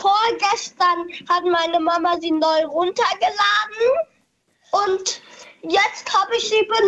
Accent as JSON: {"language": "German", "region": "Hamburg", "country": "Germany", "said": "Aus Hamburg."}